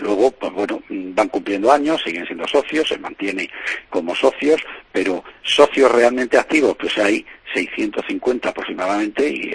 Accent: Andalusia, Spain; Yo creo que aquí en esta zona norte de Andalucía pues somos bastante extremeños y bastante castellano-manchegos también, aparte de andaluces. Una mezcla, ¿no?

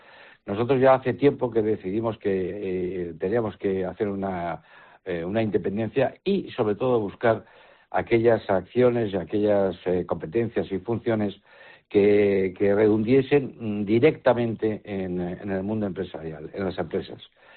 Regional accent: Navarre, Spain; pues trabajo por Navarra y por mi tierra, que es lo que más puedo querer.

